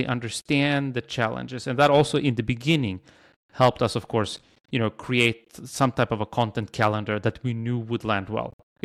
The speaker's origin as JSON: {"language": "English", "country": "Sweden", "said": "at least maybe that we are like from Sweden, so maybe we're a little bit naive in this sense"}